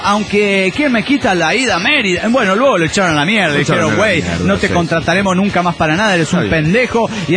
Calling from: La Paz, Bolivia; de La Paz, Bolivia.

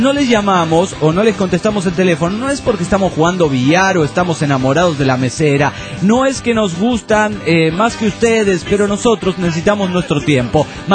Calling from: Michoacán, Mexico; de Michoacán, México.

